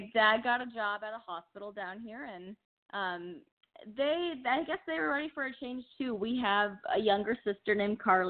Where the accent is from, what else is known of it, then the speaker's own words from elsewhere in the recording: North Dakota, United States; And we are sisters, and we grew up in North Dakota.